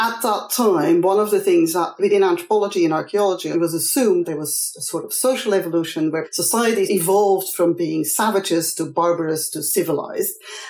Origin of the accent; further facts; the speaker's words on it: Belgium; English is a second language; also born or lived in Congo; So I'm from Belgium. I was educated within sort of in the Congo.